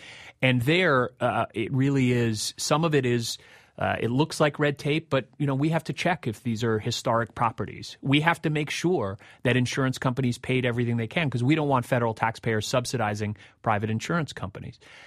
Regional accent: New York, United States; and I'm a New Yorker, have friends in Brooklyn who lost family members and their businesses, their homes.

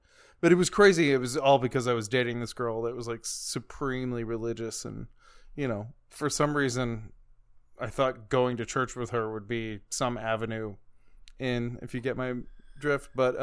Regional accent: the South, United States; I grew up in the Bible Belt. That was my life.

